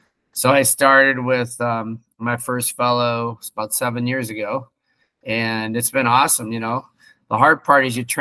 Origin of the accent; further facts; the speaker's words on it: Sherman Oaks, California, United States; now in Chicago, United States; Yeah, SoCal, LA area. I grew up in Sherman Oaks.